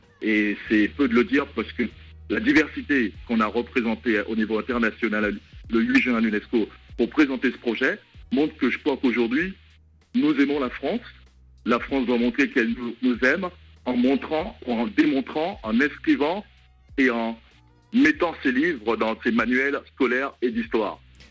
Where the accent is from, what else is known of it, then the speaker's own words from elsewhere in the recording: Pointe-à-Pitre, Guadeloupe; born there; Je suis né à Pointe-à-Pitre.